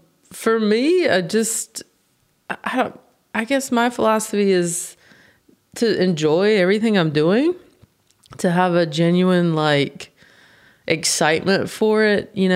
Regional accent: United States; I'm from the States.

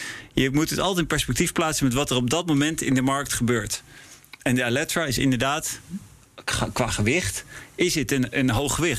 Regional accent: Netherlands; also born or lived in Prague, Czech Republic / Milan, Italy; Kijk, ik ben Nederlander, maar het was zeker niet een gegeven dat het in Nederland zou moeten komen.

